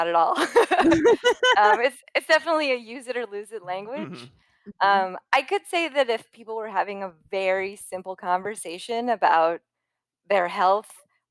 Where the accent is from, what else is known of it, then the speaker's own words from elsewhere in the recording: Los Angeles, California, United States; So I'm from Los Angeles, born and raised. I grew up in the Hollywood Hills. I went to Harvard Westlake, so I guess that's kind of bougie.